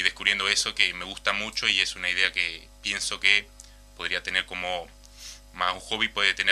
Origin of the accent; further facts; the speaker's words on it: Casupá, Florida, Uruguay; Soy del interior, soy de Casupá.